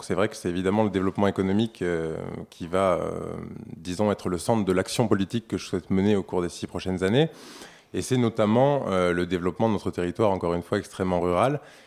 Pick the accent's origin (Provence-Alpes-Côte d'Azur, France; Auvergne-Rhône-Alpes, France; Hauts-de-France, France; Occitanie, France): Provence-Alpes-Côte d'Azur, France; Forcalquier; Moi, je suis un Alpin de Haute-Provence de naissance. J'ai grandi à Fort-Calquier. Je suis très attaché à mon territoire. J'ai dû partir du territoire il y a quelques années pour effectuer mes études